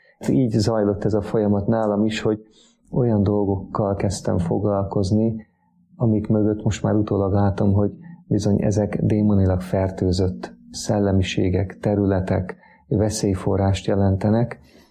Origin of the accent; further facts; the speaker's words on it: Salgótarján, Nógrád, Hungary; born there; Kezdettől fogva gyerekkoromban is jártam hittanra. Salgótarjánban szüle